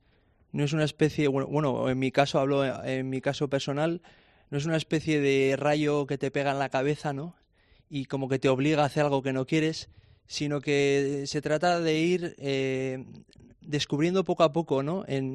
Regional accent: Huarte-Araquil, Navarre, Spain; En el pueblo, ¿no? Pues yo soy de Huerta Araquil, con mis amigos, deporte, tal.

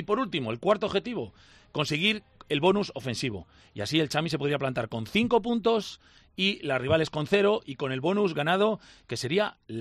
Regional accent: Valladolid, Castile and León, Spain; Yo soy de Valladolid.

